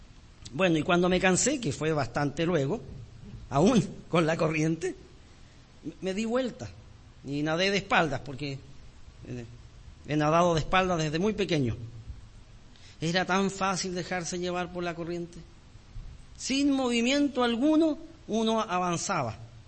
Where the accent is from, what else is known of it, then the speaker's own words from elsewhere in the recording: Osorno, Los Lagos, Chile; Aquí yo nací en Osorno, me eduqué en Osorno, crecí en Osorno